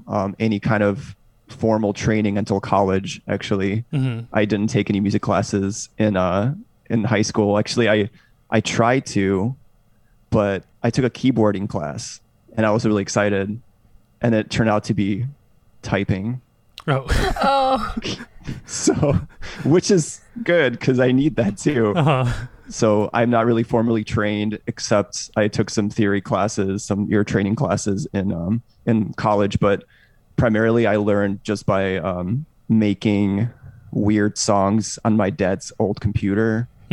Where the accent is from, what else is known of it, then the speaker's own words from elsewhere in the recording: Moscow, Russia; English is a second language; I grew up in Russia, in Moscow, Russia.